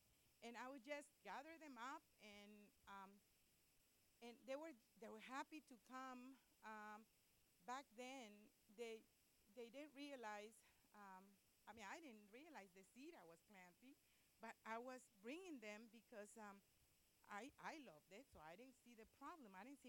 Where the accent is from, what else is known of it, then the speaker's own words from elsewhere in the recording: Managua, Nicaragua; I'm from Nicaragua, and when I was about 6 years old, we had the worst earthquake, it was back in '72 in Nicaragua. And it destroyed completely the country, especially Managua, where I was, where my home was.